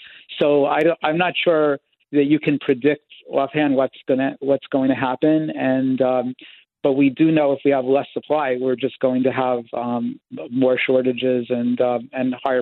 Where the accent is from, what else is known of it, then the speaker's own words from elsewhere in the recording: New York City, New York, United States; I come from New York City.